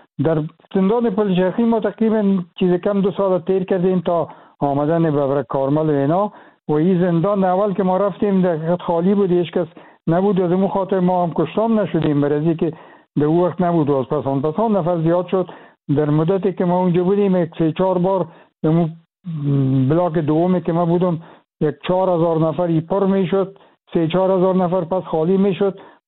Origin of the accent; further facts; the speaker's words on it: Afghanistan; moved away; من از افغانستان چون بر آمدیم